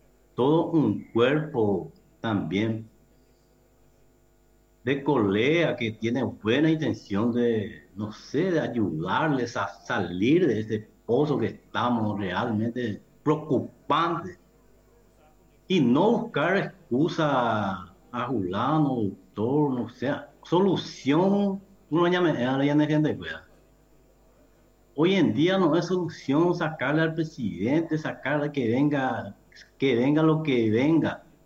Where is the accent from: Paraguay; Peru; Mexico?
Paraguay; Nosotros somos paraguayos y paraguayas.